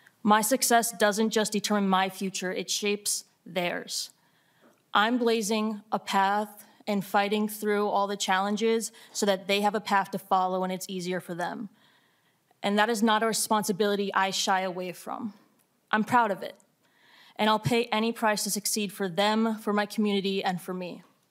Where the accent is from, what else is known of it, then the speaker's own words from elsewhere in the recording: Minnesota, United States; I'm a freshman from the University of Minnesota and a first-generation college student from my family farm in Carver County.